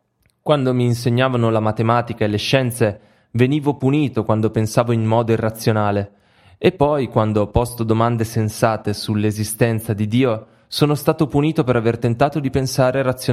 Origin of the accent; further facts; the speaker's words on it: England, United Kingdom; Sono cresciuto in Inghilterra negli anni 70, quando l'ombra della Seconda Guerra Mondiale aleggiava ancora pesantemente nelle menti delle persone.